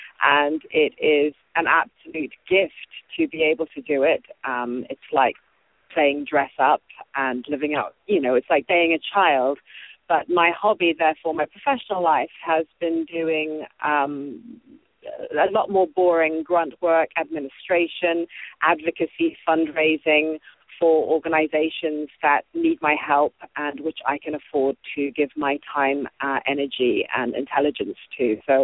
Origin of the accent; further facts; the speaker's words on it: Zimbabwe; When I was growing up in Zimbabwe, I knew many people around me who died of HIV.